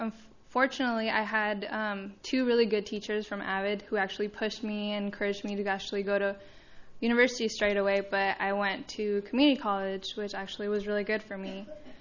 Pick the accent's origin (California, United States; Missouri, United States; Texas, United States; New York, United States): California, United States; Santa Maria; I am originally from Santa Maria. I'm still currently living there.